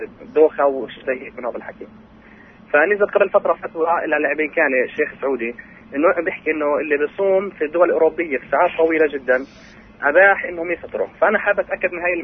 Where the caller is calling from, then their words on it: Eastern Lebanon, Lebanon; انا من لبنان الشرقيه